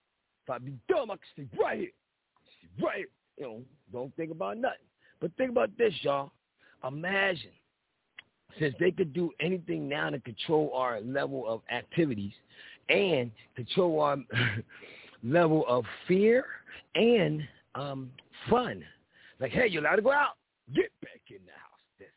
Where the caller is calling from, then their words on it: Philadelphia, Pennsylvania, United States; calling from Philly.